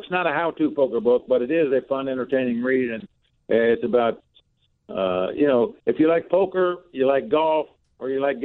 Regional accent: Ohio, United States; also born or lived in North Carolina, United States; now in Las Vegas, United States; You know, I grew up in Ohio and lived in North Carolina. Now I've been in Vegas now for 30-some years

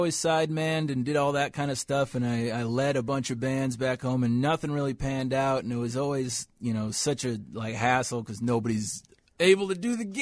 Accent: Detroit, Michigan, United States; A friend of mine from back in my hometown of Detroit.

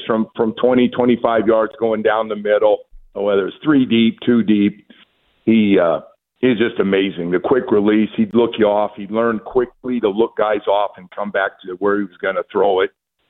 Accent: West Coast, United States; I was like, all right, I'm from the West Coast

